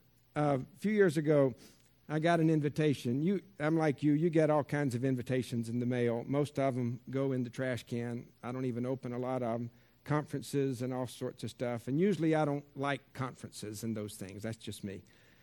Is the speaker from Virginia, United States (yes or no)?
no; Georgia, United States; I'm from Georgia originally.